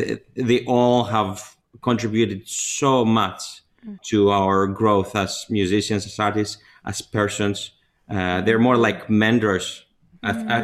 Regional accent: Greece; I came straight from Greece. It was the first time out of the country officially. I studied in Paris, I studied in other places, but I never truly lived.

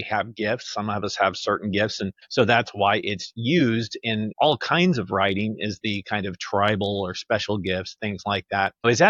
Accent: Texas, United States; I grew up in South Texas, and so I was at one point very fluently bilingual

